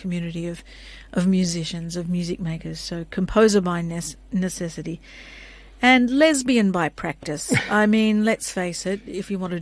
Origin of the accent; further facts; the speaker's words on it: Australia; So I come from Yorta Yorta country on my mother's side. It's a matrilineal heritage, so I call myself a 21st century urban woman who is Yorta Yorta by birth.